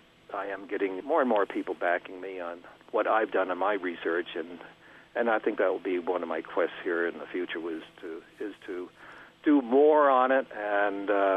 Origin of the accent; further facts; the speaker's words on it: Florida, United States; But I'm from Florida. That's my home base, and right now I'm up in Maine.